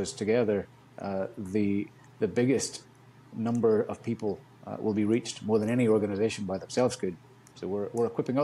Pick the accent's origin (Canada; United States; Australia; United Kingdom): United Kingdom; Northern Ireland; that was growing up in Northern Ireland.